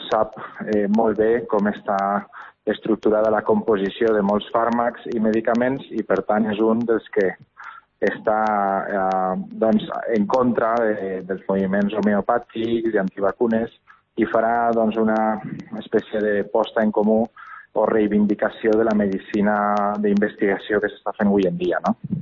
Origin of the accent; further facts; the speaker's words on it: Castelló, Valencian Community, Spain; perquè al final som de Castelló, no?